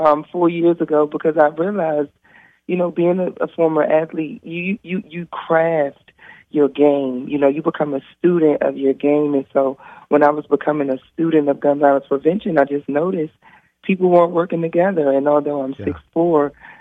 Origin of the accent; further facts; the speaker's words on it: Washington, District of Columbia, United States; When I was born in D.C., my hometown, Howard University Hospital in 1989, we were the murder capital.